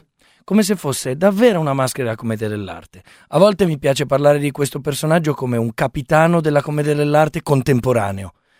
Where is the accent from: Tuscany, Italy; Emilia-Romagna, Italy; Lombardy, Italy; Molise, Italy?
Lombardy, Italy; Milan; io vengo dalla Barona, quindi sono, in quanto ragazzo della Barona